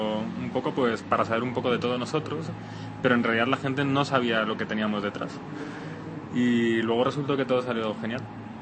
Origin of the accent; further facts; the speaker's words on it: Spain; pronuncia la H como J porque somos españoles